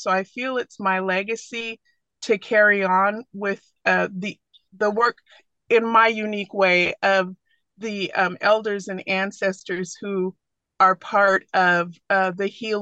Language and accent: English; Chico, California, United States; I was born and raised in Chico, where the population has traditionally been 2% Black, and my parents came from the rural South